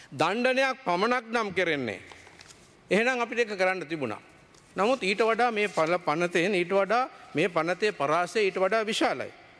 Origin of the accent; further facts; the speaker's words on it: Kandy, Central Province, Sri Lanka; මම මහනුවර පළාතේ කෙනෙක් නිසා ඒ පළාතේ ඉපදිලා හැදිනු වැඩන කෙනෙක් නිසා